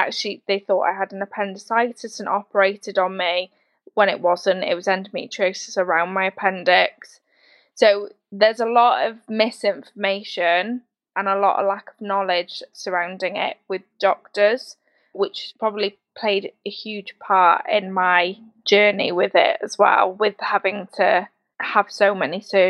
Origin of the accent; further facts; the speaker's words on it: Wrexham, Wales, United Kingdom; I'm from near Wrexham in North Wales.